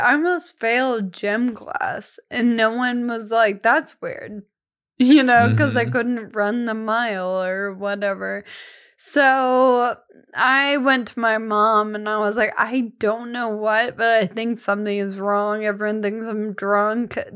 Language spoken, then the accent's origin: English; Franklin, Tennessee, United States; Yeah, I'm from Nashville, specifically a town called Franklin.